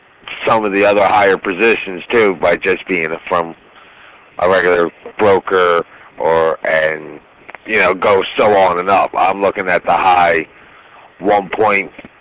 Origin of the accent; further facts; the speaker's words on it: Philadelphia, Pennsylvania, United States; I'm originally from Philadelphia.